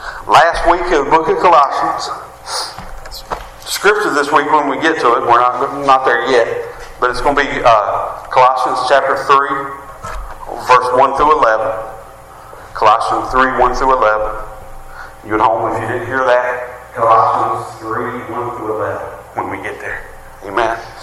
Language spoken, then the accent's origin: English; West Virginia, United States; accent: West Virginia hillbilly accent; We sound like we from West Virginia. They know where we're from by our accent.